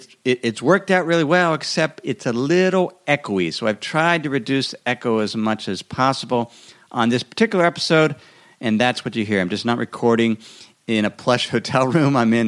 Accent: Idaho, United States; about 20 cents per gallon what I pay in my hometown in Idaho.

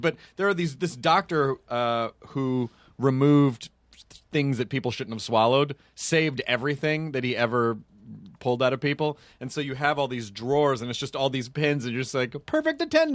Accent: Tennessee, United States; No, I'm from Tennessee.

